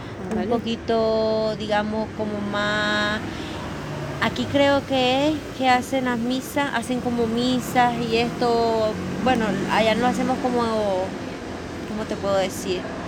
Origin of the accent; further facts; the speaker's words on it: Matagalpa, Nicaragua; moved away as an adult; soy de Nicaragua, tengo 24 años. Pues hace 3 años, bueno, voy a cumplir 3 años que he llegado.